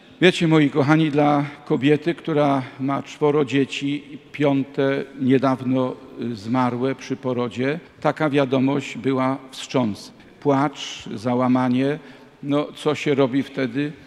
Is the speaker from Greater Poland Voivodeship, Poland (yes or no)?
yes; Środa Wielkopolska, Greater Poland Voivodeship, Poland; Pochodzę z małej miejscowości pod Poznaniem, ze Środy Wielkopolskiej.